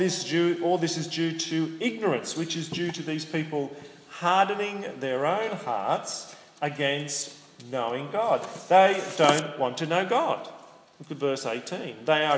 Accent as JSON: {"language": "English", "town": "Sydney", "region": "New South Wales", "country": "Australia", "tie": "born or raised there", "said": "I grew up in Sydney. I grew up in a southern suburb of Sydney called Earlwood. I went to school there and I learned to drive around that area in Sydney."}